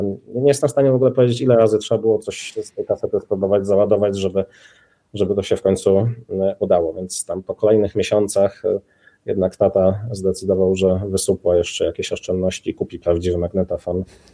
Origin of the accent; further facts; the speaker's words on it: Lublin, Lublin Voivodeship, Poland; bo urodziłem się w Lublinie, mieszkałem przez 20 lat w Lublinie.